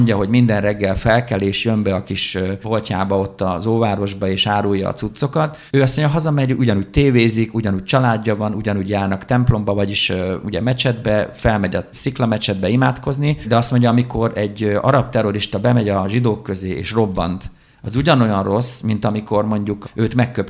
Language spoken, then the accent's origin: Hungarian; Hungary; mikor megtudta, hogy magyarok vagyunk, tanárok